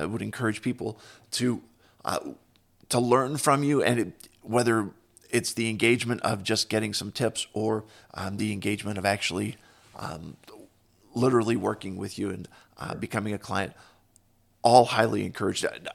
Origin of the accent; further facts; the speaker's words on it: Pittsburgh, Pennsylvania, United States; It's funny. I'm from Pittsburgh, and so our game yesterday was on late